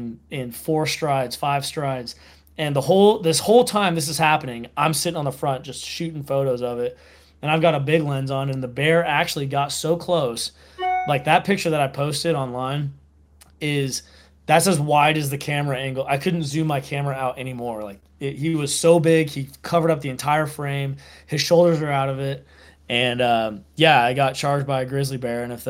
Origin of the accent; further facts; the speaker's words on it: California, United States; I'm from California. I've seen plenty of widgeon.